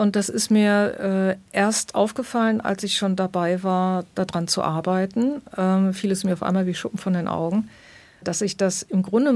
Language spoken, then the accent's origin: German; Germany; Also einfach auch als Deutsche da zwischen diesen jüdischen Menschen zu stehen, in dem Bewusstsein, das sind die Menschen, die in meinem Land ausgelöscht werden sollten.